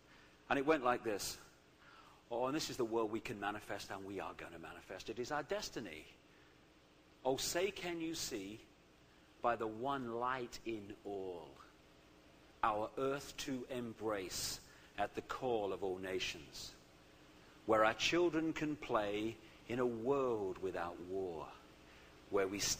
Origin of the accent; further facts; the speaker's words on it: United Kingdom; I'm British, you see.